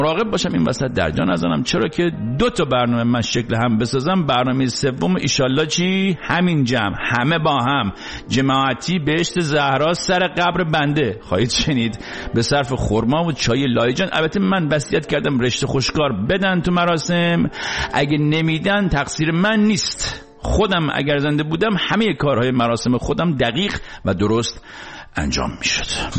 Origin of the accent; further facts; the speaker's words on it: Iran; moved away; چون ما خارج از ایرانیم، حساب کتابمونم چی خارجی.